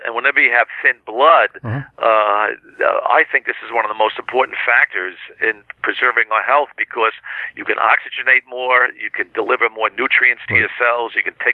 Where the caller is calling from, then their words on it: Florida, United States; because I'm calling you from Florida now, I try to walk the beach every single day.